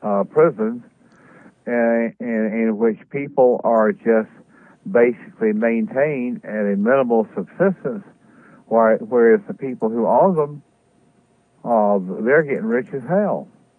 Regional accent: South Carolina, United States; these other guys from one from South Carolina, one representative. He represents my hometown.

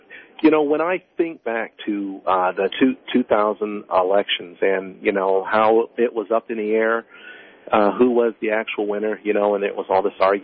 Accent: United States; I always thought that as an American that your vote always counted, okay?

